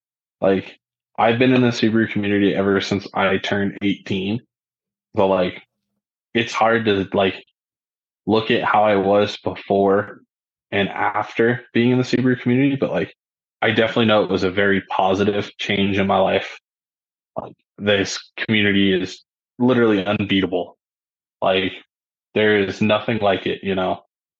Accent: Colorado, United States; So I am a 25-year-old, just that I grew up in Colorado.

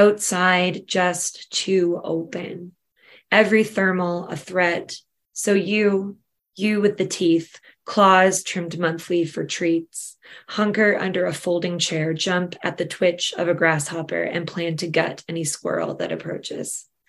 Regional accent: Amherstburg, Ontario, Canada; So I'll read another, so to give the county some love, because I grew up in Amherstburg, this is my county poem.

